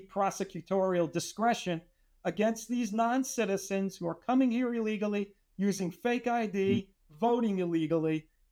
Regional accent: New Jersey, United States; I'm a refugee from New Jersey, so I looked at the voter registration form there.

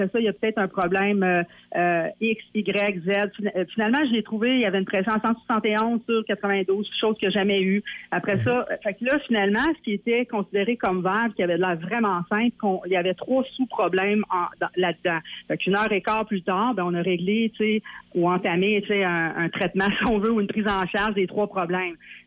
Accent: Montreal, Quebec, Canada; Moi, je viens de Hochelaga-Maisonneuve

